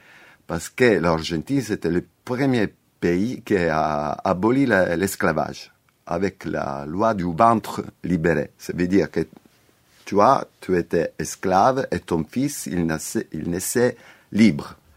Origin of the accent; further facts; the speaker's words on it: Cosenza, Calabria, Italy; French is a second language; Vengo da Cosenza. Je viens de Cosenza, que c'est la ville plus au nord de la Calabria. Du coup, je viens du nord.